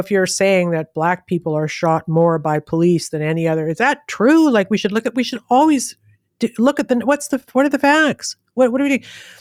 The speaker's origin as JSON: {"language": "English", "country": "Canada", "said": "I'm Canadian."}